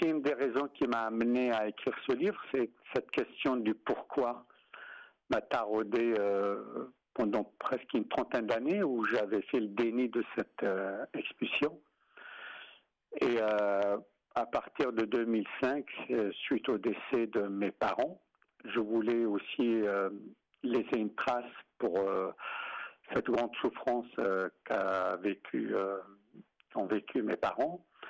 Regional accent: Oran, Oran Province, Algeria; moved away as an adult; Oui, alors, je suis natif de Rouen, en Algérie, en pleine guerre d'Algérie en 1955, et je suis d'origine marocaine. Et jusqu'à l'âge de 20 ans, j'ai vécu en Algérie comme si c'était mon pays

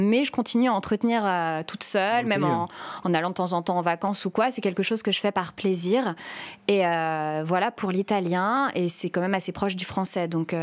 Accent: France; accent: French; comme en italien, j'ai mon accent français.

